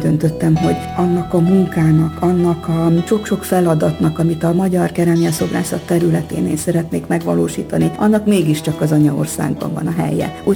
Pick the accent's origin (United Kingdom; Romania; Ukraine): Romania; Korond, Transylvania; now in Hungary; Itt az anyaországban, Budapest szívében, és Erdélyben pedig, hát a Székelyföld szívében, Korondon. Úgyhogy mégiscsak szerencsés vagyok, hiszen Magyarország a hazám, és Erdély a szülőföldem, az édesanyám.